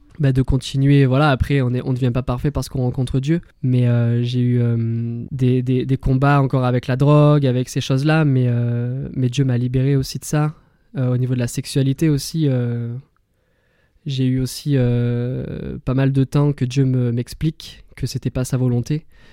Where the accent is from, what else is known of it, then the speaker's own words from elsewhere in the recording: Saint-Paul-Trois-Châteaux, Auvergne-Rhône-Alpes, France; j'ai 24 ans, je viens de Saint-Paul-Trois-Châteaux et aujourd'hui je vais vous partager mon témoignage de vie